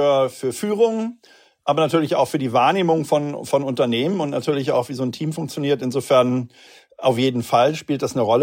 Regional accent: Cologne, North Rhine-Westphalia, Germany; sage ich mal als Kölner.

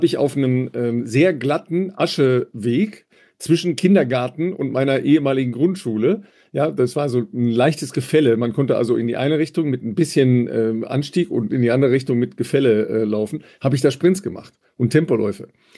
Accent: North Rhine-Westphalia, Germany; tatsächlich bin ich ja am Rande des Ruhrgebiets aufgewachsen

